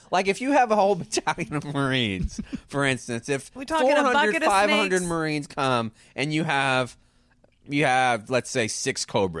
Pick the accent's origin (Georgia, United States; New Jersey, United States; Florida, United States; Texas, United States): Texas, United States; San Antonio; I am a guy from San Antonio. I am a guy that lives near Helotes, where you are.